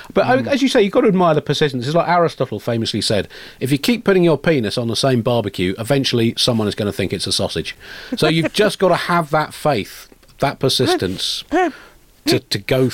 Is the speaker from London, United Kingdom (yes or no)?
no; Tunbridge Wells, South East England, United Kingdom; I'm from Europe. I grew up in Tunbridge Wells, which is a lovely European town about 900 miles north of Barcelona.